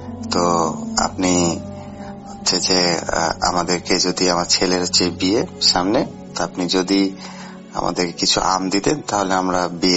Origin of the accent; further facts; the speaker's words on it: Shibganj, Rajshahi Division, Bangladesh; জেলার শিবগঞ্জ থানার প্রাচীনগড়ের রাজধানী